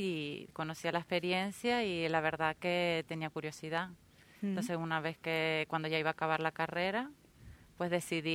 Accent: Canary Islands, Spain; muchos majoreros que estamos aquí

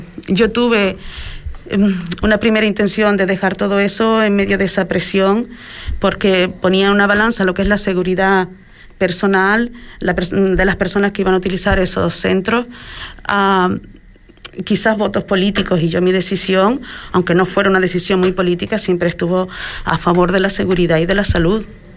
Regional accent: Puerto del Rosario, Canary Islands, Spain; Yo soy majorera, soy de Puerto del Rosario

